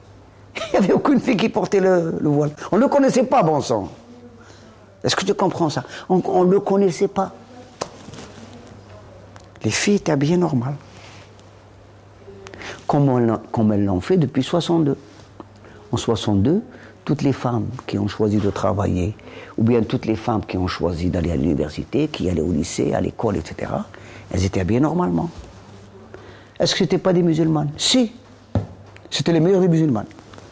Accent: Algeria; je suis algérien

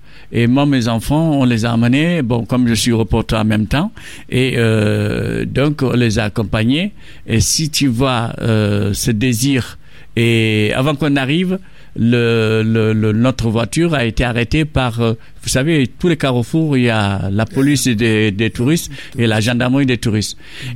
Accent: Senegal; mais moi, je suis chez moi au Maroc. Et ils savent déjà que je suis sénégalais

